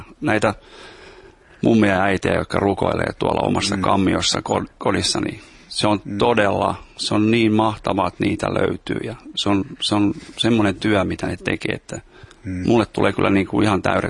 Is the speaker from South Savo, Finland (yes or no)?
no; Lapua, South Ostrobothnia, Finland; Mä oon Lapuolta.